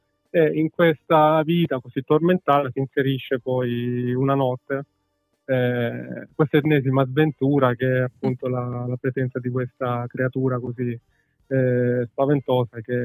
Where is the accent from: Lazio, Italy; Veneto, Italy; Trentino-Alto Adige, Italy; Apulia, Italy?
Apulia, Italy; Guagnano; un po' di anni fa io ho sempre vissuto a Guagnano, in provincia di Lecce, quindi diciamo sono molto legato alla mia terra.